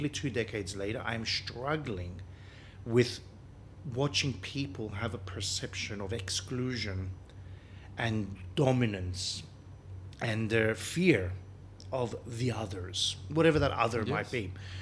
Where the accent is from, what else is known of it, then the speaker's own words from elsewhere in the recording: Melbourne, Victoria, Australia; I grew up in Melbourne. I grew up in a very multicultural, religious, diverse, ethnically diverse country and city.